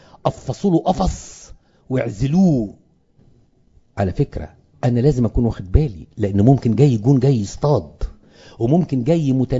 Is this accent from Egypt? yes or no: yes; Upper Egypt, Egypt; ما انت زي انا صعيدي وما احبش لبنة دي جوه الكنيسه